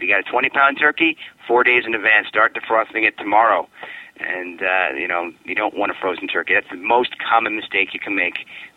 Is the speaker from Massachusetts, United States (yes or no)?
no; New York, United States; now in Chicago, United States; I grew up in New York, so it was always there. Now I'm in Chicago